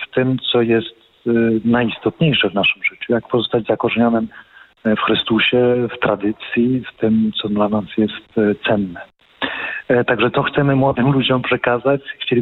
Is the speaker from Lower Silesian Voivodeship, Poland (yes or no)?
yes; Wrocław, Lower Silesian Voivodeship, Poland; Ja pochodzę z Wrocławia, także trafiłem poprzez ostatnie spotkanie europejskie, które odbywało się 24 lata temu.